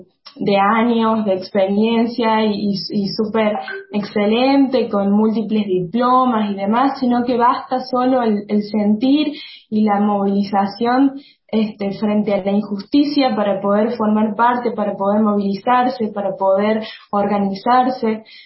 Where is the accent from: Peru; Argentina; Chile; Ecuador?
Argentina; Yo tengo 19 años, soy militante DISCA, soy argentina, vivo en Córdoba y milito en una organización que se llama Orgullo DISCA.